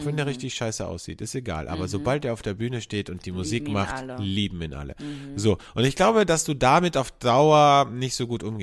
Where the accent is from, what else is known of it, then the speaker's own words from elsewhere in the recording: Carinthia, Austria; moved away as an adult; now in Vienna, Austria; als ich von Kärnten, von meinem Bundesland, wo ich aufgewachsen bin, nach Wien gezogen bin. Okay, da war ich 18, 19